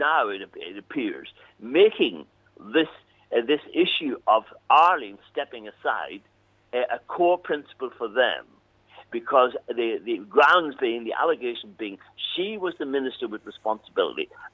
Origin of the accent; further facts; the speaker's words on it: Armagh, Northern Ireland, United Kingdom; I live in the country. I'm from Armagh. I'm out the country.